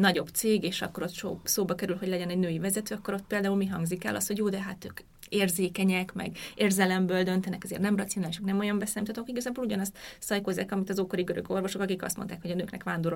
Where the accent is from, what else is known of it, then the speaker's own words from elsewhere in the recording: Hungary; Legalábbis akik mit nőttünk fel Magyarországon.